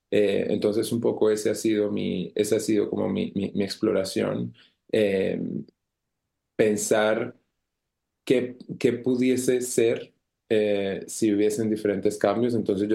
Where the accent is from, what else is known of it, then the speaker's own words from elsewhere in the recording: Bogotá, Colombia; moved away as an adult; also born or lived in Buenos Aires; now in Montreal, Canada; Yo soy de Bogotá, de Colombia. Llevo ya 8 años acá en Canadá, en Montreal.